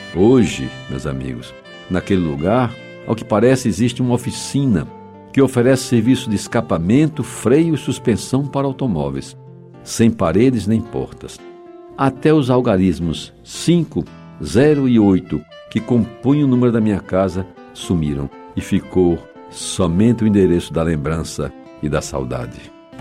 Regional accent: Jaguaribe, Ceará, Brazil; a casa onde eu vivi parte da minha infância em Jaguaribe.

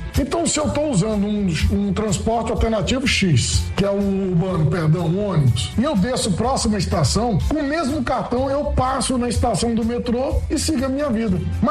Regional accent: Brasília, Federal District, Brazil; Eu estou em Brasília há 60 anos. Eu nasci, cresci em Brasília

